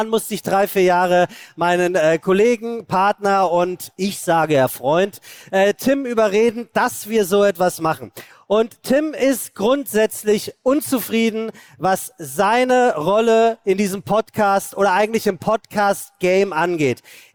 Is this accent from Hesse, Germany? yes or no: yes; Hesse, Germany; Ich bin Hesse.